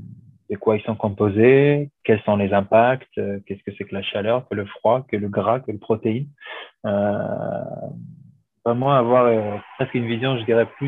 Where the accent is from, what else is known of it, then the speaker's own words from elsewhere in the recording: Tel Aviv, Tel Aviv District, Israel; French is a second language; moved away as an adult; j'ai 30 ans, d'origine israélienne. J'ai grandi à Tel Aviv jusqu'à mes 21 ans.